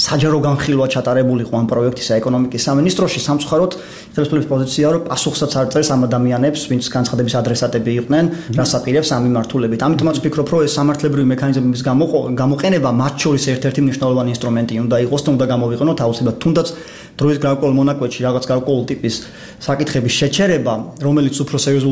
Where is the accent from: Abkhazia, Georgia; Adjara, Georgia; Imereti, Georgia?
Adjara, Georgia; Batumi; მე ბათუმში დავიბადე გავიზარდე როცა მიწეს პერიოდულად ჩასვლა სამთვეში იქ 4-5 ერთხელ ხედავ რა სტრაფად იცვლება ქალაქი